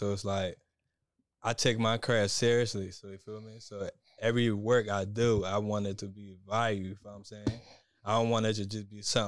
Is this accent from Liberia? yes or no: yes; Liberia; moved away; Before I got here, I was born and raised in Liberia. Like, I'm African. I came from Liberia, and I came here as a refugee in 2000.